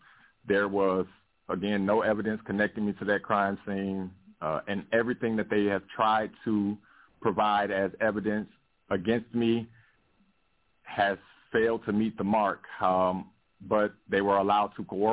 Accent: Cleveland, Ohio, United States; moved away as an adult; now in Georgia, United States; Well, no, I'm initially from Cleveland, Ohio, so my moving down here was strictly for my children.

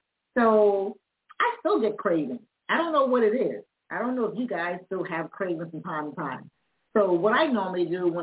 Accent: South Carolina, United States; And I didn't go anywhere to my hometown, which is South Carolina, for many reasons.

